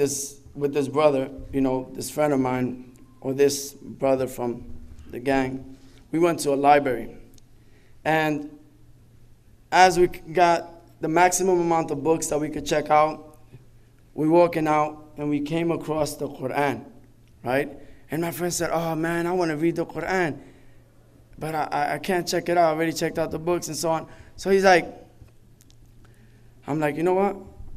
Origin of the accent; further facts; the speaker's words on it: New York, United States; born there; Because I was born in New York, so I'm going to represent, right?